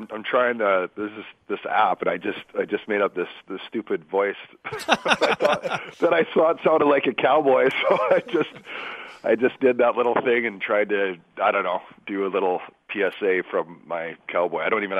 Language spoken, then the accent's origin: English; Red Deer, Alberta, Canada; I grew up in Red Deer, which is now our south of Edmonton